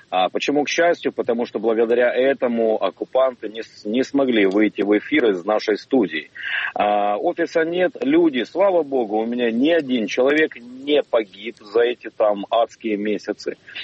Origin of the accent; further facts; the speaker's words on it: Donetsk, Donetsk Oblast, Ukraine; moved away; also born or lived in Mariupol; Я дончанин, я вернусь еще и в Донецк, из которого я уехал в 2014 году, а из Мариуполя в 2022.